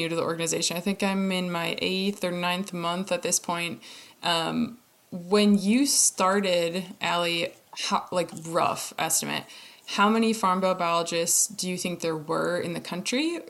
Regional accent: Minnesota, United States; now in Tennessee, United States; I live in Tennessee now, but I'm from Minnesota.

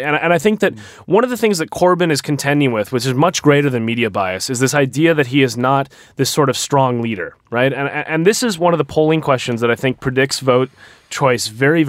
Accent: United States; moved away as an adult; now in London, United Kingdom; as an American living in London, you have an inversion of the American media here in Britain.

